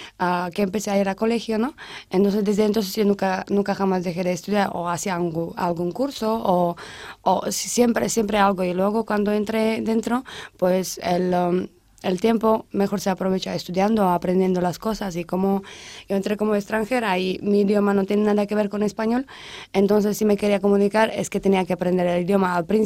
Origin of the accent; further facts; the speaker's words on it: Slovakia; Spanish is a second language; Yo soy de Eslovaquia.